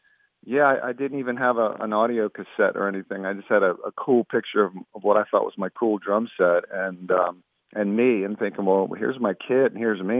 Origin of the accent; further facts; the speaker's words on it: Virginia, United States; I was still from Virginia, and they were still from Britain.